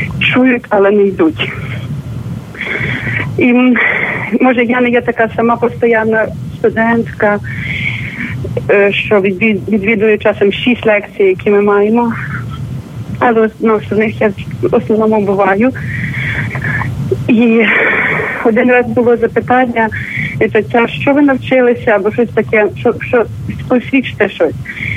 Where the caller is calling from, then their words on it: New York, United States; Я з Нью-Йорка.